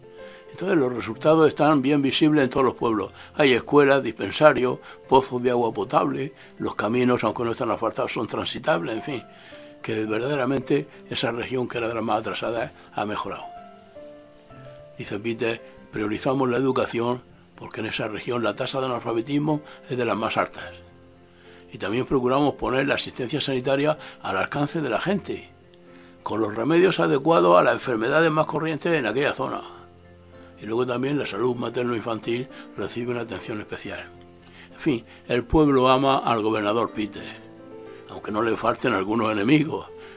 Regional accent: Sierra Leone

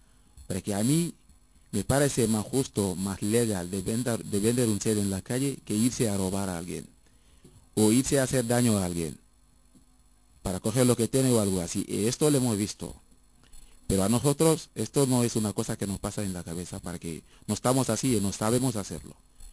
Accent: Senegal; yo soy un chico senegalés

